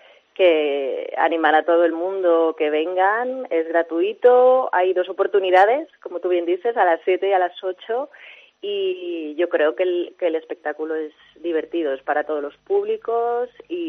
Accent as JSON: {"language": "Spanish", "region": "Castile and León", "country": "Spain", "lives_now": "Seville, Spain", "said": "Pues mira, aunque soy del Bierzo, llevo casi 15 años en Sevilla."}